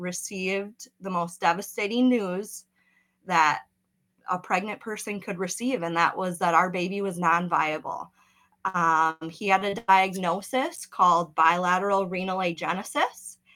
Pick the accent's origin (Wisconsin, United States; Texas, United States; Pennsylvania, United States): Wisconsin, United States; I've been born and raised in Wisconsin, same as my husband.